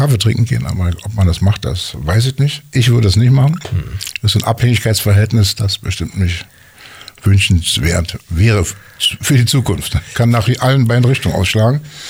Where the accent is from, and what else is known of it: Berlin, Germany; born there